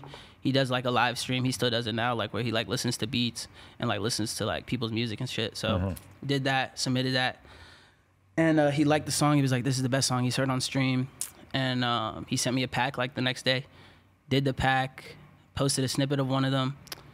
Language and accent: English; Washington, District of Columbia, United States; Yeah, but DC, Maryland.